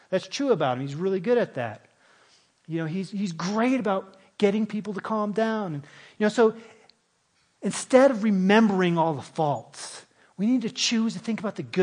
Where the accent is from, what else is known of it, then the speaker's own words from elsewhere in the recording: United States; I grew up in the Navajo Reservation. My parents are missionaries there.